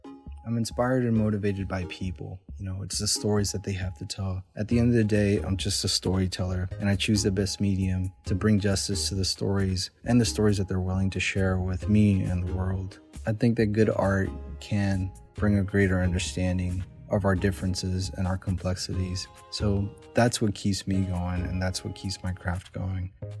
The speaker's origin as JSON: {"language": "English", "region": "Guanajuato", "country": "Mexico", "moved": "yes", "said": "I'm originally from Guanajuato, Mexico, and I've spent here the majority of my life."}